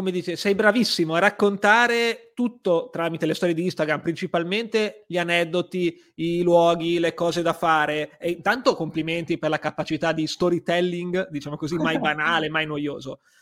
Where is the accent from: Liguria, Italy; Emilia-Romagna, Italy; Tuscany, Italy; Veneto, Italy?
Liguria, Italy; posto che conosco anch'io da Ligure